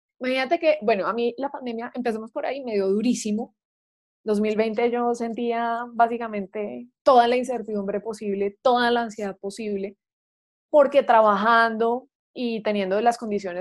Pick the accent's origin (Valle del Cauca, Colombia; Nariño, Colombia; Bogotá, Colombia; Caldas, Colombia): Caldas, Colombia; Manizales; me mandó una carta del colegio en el que yo estudié en Manizales, yo soy de Manizales